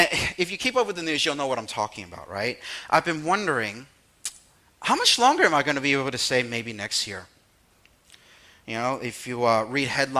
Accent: United States; Now, I haven't been back to my motherland in 20 years. I was born and raised in the States, but my parents are from Taiwan

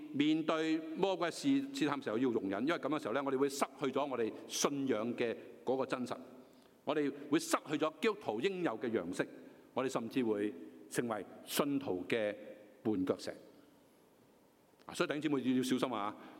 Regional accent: China; 我中國人都講噶，天將降大任於斯人也

